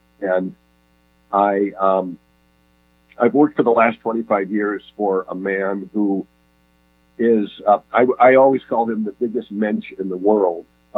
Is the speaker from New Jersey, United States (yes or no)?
no; Milwaukee, Wisconsin, United States; I grew up in Milwaukee, Wisconsin, and I turned on the TV